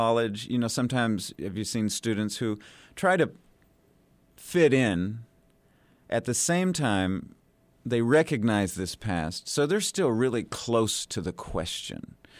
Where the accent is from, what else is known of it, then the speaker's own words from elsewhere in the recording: Tennessee, United States; first language Spanish; also born or lived in San Francisco, United States; when I was born Latino in San Francisco, we moved to Tennessee. Nobody spoke Spanish. I lost my Spanish. I regained it again as a late teenager.